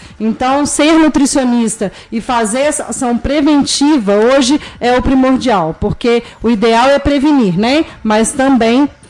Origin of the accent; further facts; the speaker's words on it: Juiz de Fora, Minas Gerais, Brazil; now in Barbacena, Brazil; Eu sou de Juiz de Fora, sim, né? Dei aula em Juiz de Fora durante 10 anos em 3 faculdades, mas tenho um coraçãozinho para cá, tanto que eu tô aqui até hoje.